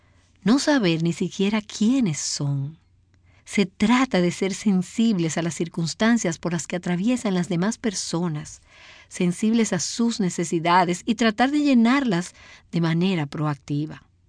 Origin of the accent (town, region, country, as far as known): Philadelphia, Pennsylvania, United States; born or raised there